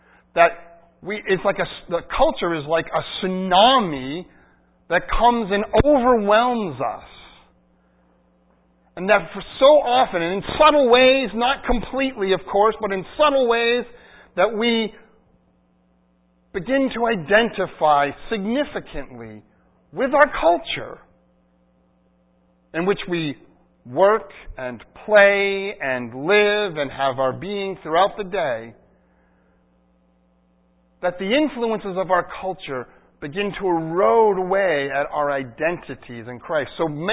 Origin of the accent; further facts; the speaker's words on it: Holliston, Massachusetts, United States; I'm an American, I'm from Massachusetts, I'm from Metro West, I'm a son, I'm a Holliston, I'm a graduate of Holliston High School